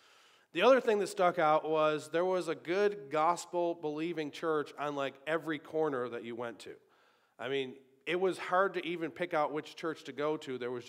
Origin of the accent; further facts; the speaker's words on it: Sanborn, New York, United States; Even in, within Buffalo, I grew up in Sanborn, and then after I was married, we had a house in the town of Tonawanda